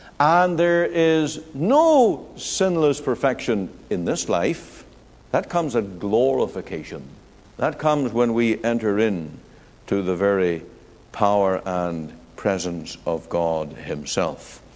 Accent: Canada; I can take everything that I know as a Canadian and all that I know about Canadian life and the way of life

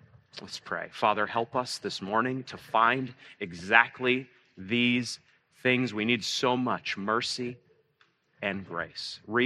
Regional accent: Maine, United States; I grew up in Baptist youth camp, so that's not a dig. In coastal Maine, it was a small Baptist youth camp, but it shaped me.

